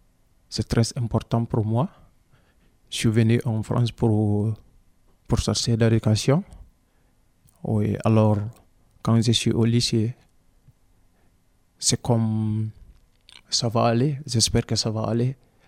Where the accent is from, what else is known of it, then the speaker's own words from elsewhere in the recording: Gambia; French is a second language; Comme je viens de Gambie, c'est un pays d'anglophones.